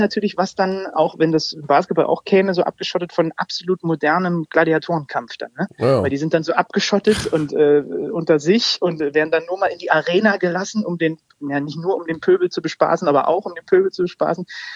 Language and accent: German; Zwickau, Saxony, Germany; born there; Als gebürtiger Zwickauer darf ich sowas sagen.